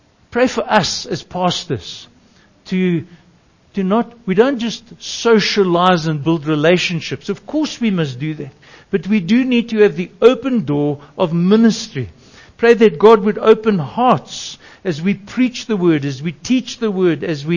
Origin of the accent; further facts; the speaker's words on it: South Africa; So I said, I'm a South African.